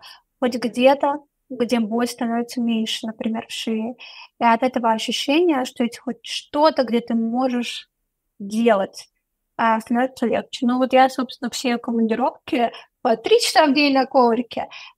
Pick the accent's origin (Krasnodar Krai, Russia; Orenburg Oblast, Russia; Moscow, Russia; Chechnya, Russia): Moscow, Russia; И я ей просто сказала правду, что я из России, что я из Москвы.